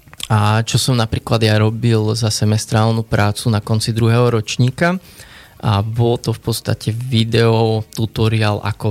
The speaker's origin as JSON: {"language": "Slovak", "region": "Košice Region", "country": "Slovakia", "tie": "born or raised there", "said": "Ja som vyrástol na Zemplínskej Širave na Plachetniciach"}